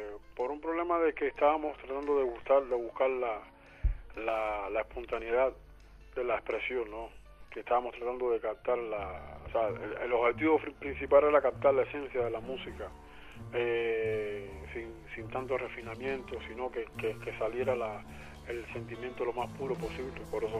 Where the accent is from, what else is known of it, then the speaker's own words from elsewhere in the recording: Havana, Cuba; Sí, soy cubano, nacido en La Habana y criado en La Habana.